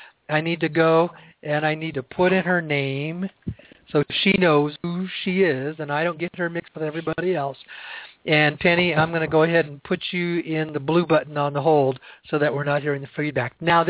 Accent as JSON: {"language": "English", "town": "Sedona", "region": "Arizona", "country": "United States", "tie": "born or raised there", "said": "Now, I do have a workshop shop coming up in a couple days here in Sedona, Arizona, my hometown."}